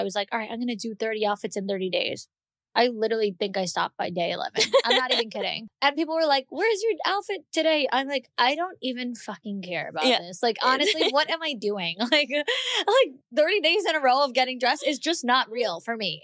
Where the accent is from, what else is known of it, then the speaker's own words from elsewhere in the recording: New York, United States; So in my real life, I'm from New York. Like, I'm a very outspoken type of person.